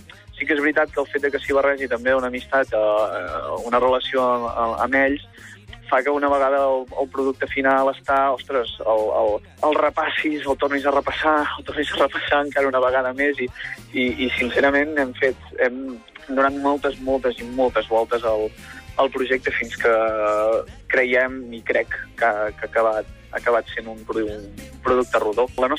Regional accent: Ripoll, Catalonia, Spain; Jo soc de Ripoll i ells sempre han voltat per allà, la majoria són del Ripollès

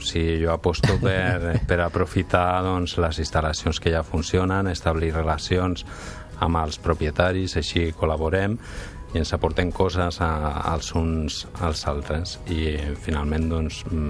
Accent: Catalonia, Spain; Jo sóc del Baix Llobregat.

